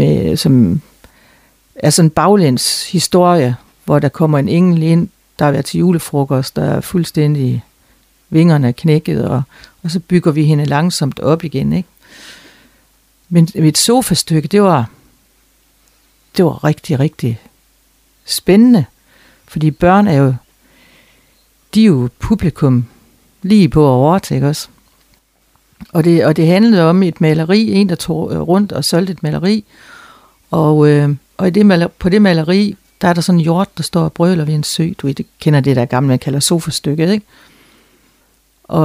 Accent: Jutland, Denmark; Og jeg var den eneste fra Jylland, som ikke var et eller andet.

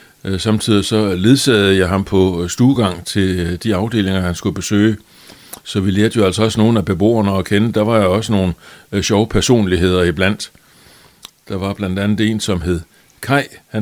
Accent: Vejle, Region of Southern Denmark, Denmark; born there; Jeg har ikke boet i Vejle. Jeg er født på sygehuset i Vejle.

